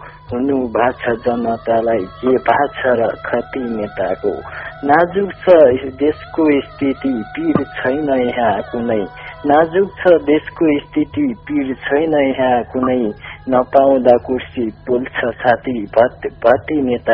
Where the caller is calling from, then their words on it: Rolpa, Lumbini Province, Nepal; रोल्पाको सातबाट देखि